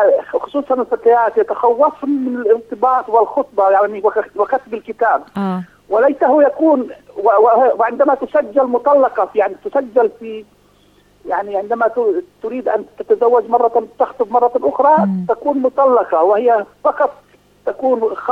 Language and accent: Arabic; Palestine; عندنا في فلسطين